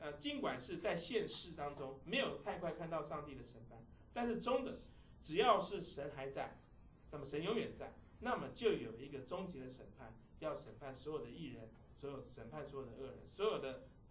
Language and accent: Chinese; Cheshire, Connecticut, United States; 我们是来自康州 Connecticut 的一个小town叫做 Cheshire。